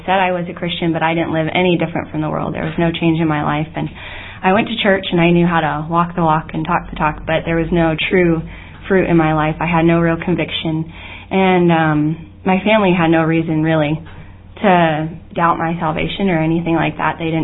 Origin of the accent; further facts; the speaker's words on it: Tennessee, United States; also born or lived in New York; now in Wyoming, United States; I was born in New York, but I only lived there until I was three. And then we moved to Tennessee, where I lived for 12 years, and then now we've been living in Wyoming for 5 years